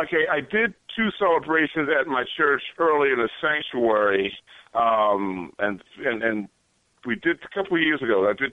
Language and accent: English; Philadelphia, Pennsylvania, United States; So, growing up in Philly, I always liked to dance and going to clubs and partying and everything.